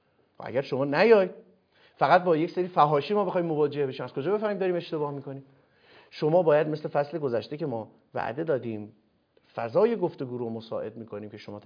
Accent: Iran; ما ایرانی هستیم دیگه، در ایران هم داریم زندگی میکنیم، ایران به دنیا اومدیم، آبا اجداد ما بودن

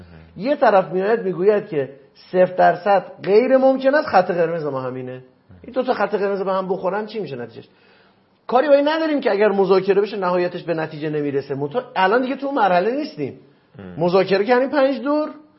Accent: Iran; به عنوان یه ایرانی دارم میگم دیگه

